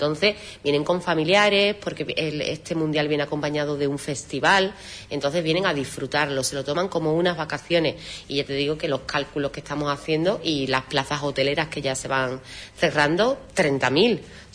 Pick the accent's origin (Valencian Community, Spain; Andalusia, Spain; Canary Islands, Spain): Andalusia, Spain; Huelva; le hablamos de cómo somos los onubenses, ¿no? Esa forma de ser acogedora